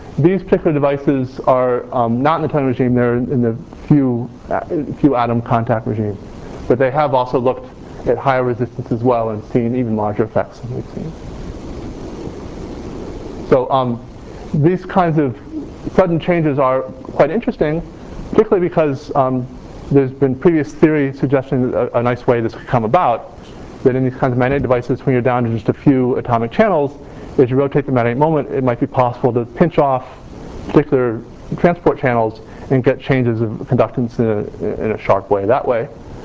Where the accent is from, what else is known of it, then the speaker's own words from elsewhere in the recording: Kentucky, United States; I apologize for the pronunciation, but you know, I'm from Kentucky